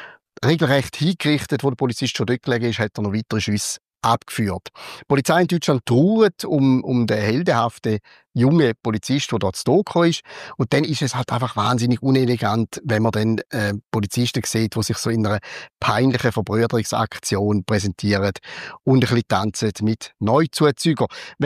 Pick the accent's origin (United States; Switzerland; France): Switzerland; ich als Schweizer